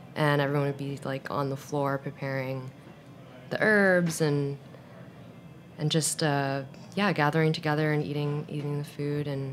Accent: United States; But it's funny because when you talk about like American growing up in America, my parents probably had no idea how bad fast food was for me or for any of my family.

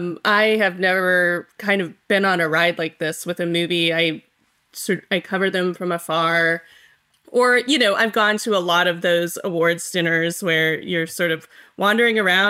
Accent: Los Alamos, New Mexico, United States; I grew up in Los Alamos, New Mexico, and my grandmother … was a nuclear physicist who worked on the Manhattan Project and knew Oppenheimer.

